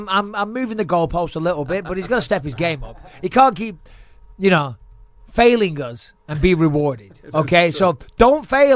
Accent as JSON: {"language": "English", "region": "England", "country": "United Kingdom", "said": "I'm English, right? I speak English."}